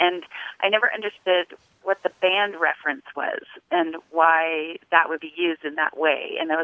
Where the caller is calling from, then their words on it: Gardnerville, Nevada, United States; I'm calling from Gardnerville, Nevada.